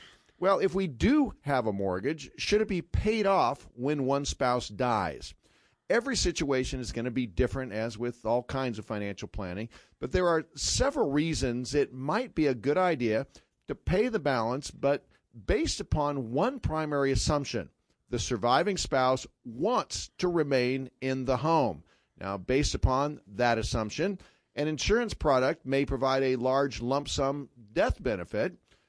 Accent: California, United States; I was raised in Northern California, I was a Niners fan.

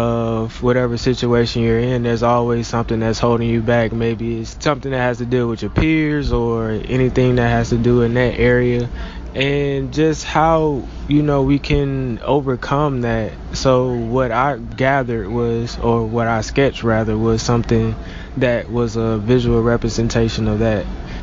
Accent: Atlanta, Georgia, United States; now in Savannah, United States; I'm from Atlanta and I haven't really had a chance to like visit a lot

